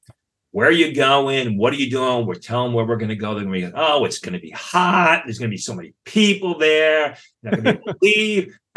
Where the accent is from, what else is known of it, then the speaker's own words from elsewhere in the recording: New York, United States; And I'm from New York. I'm like, well, I hope the car's here when we get back.